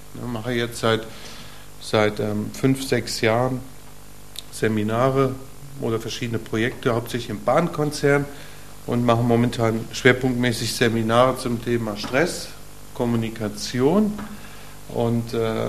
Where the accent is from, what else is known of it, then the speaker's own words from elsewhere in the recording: Wetzlar, Hesse, Germany; ich hatte es gesagt, ich bin aus Wetzlar